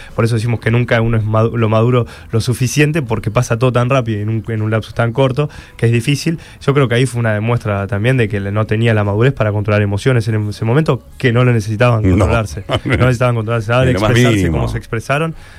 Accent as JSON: {"language": "Spanish", "town": "Rosario", "region": "Santa Fe", "country": "Argentina", "lives_now": "Paris, France", "said": "Yo vengo de Rosario, que no es ni chico ni grande."}